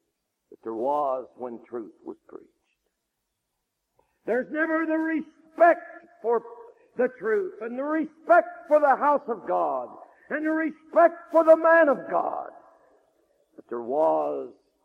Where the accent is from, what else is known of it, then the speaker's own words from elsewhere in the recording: Midwest, United States; I'm from America tonight. I'm from the Midwest, they call it in America. I'm from the part of America where Protestantism flourished.